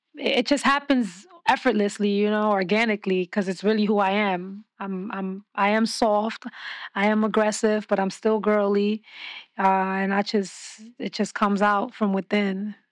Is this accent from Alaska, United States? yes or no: no; Queens, New York, United States; I mean, I love … I'm from Queens. Like, I love